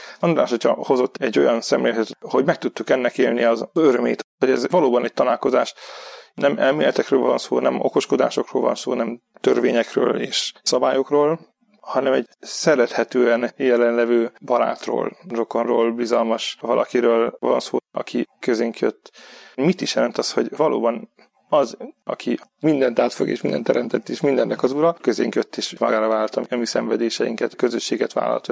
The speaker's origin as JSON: {"language": "Hungarian", "town": "Debrecen", "region": "Hajdú-Bihar", "country": "Hungary", "tie": "born or raised there", "said": "Debrecenben születtem, ott nőttem fel."}